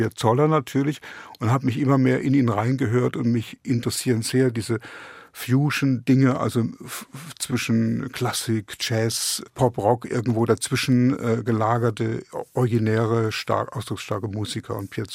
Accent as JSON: {"language": "German", "town": "Speyer", "region": "Rhineland-Palatinate", "country": "Germany", "tie": "born or raised there", "moved": "yes", "lives_now": "Berlin, Germany", "said": "Auch wenn ich den größeren Teil meines Lebens in Berlin zugebracht habe, bin ich doch auch Pfälzer geblieben irgendwo. Also ich fahre gern hin und fahre auch gern weg. Also ich bin Großstädter geworden, aber da sind meine Wurzeln aus in diesem kleinstädtischen, historisch überladenen"}